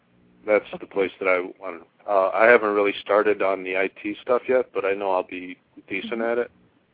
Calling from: Cleveland, Ohio, United States; I'm calling from Cleveland, Ohio.

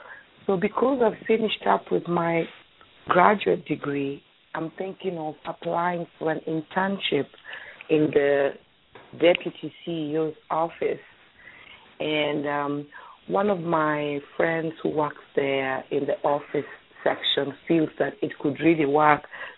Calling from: New Jersey, United States; I'm calling from New Jersey.

